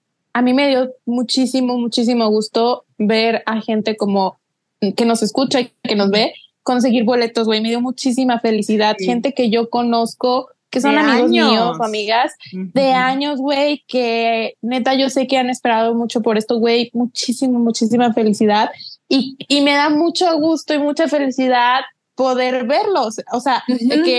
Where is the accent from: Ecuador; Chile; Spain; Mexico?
Mexico; vamos en grupito y somos mexicanas